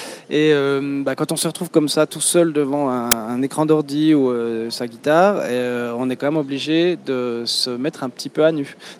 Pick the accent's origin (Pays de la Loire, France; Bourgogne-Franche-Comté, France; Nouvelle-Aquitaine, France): Bourgogne-Franche-Comté, France; On présente ses morceaux chez nous, dans le Jura.